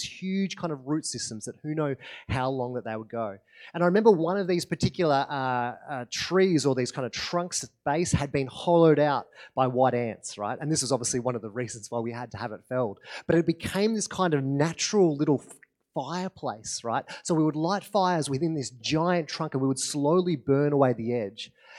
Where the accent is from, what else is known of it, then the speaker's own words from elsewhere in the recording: Victoria, Australia; now in Alice Springs, Australia; I grew up in West Gippsland, which is in Victoria, and we lived on 3.25 acres